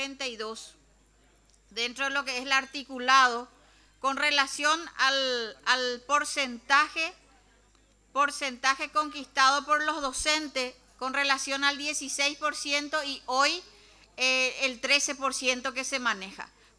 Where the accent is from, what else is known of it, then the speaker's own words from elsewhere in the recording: Paraguay; Entonces vamos a tratar como mujer paraguaya manejar este estadio.